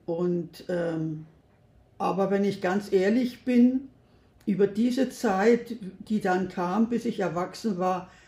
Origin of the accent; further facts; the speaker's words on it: Berlin, Germany; born there; also born or lived in Saxony; Und geboren bin ich in Berlin, bin ein Kriegskind und wir sind durch den Krieg in die erst sind wir nach Sachsen gekommen und dann hierher.